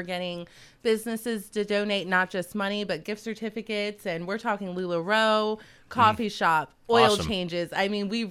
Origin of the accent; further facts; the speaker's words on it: Delaware, United States; I'm from Delaware.